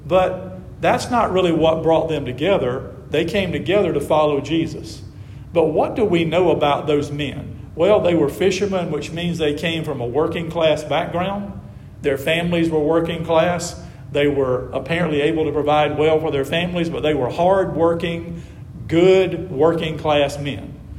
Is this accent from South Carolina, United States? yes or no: yes; Camden, South Carolina, United States; But I grew up in my hometown, not very far from here, right down the road between here and Columbia, a little town of Camden.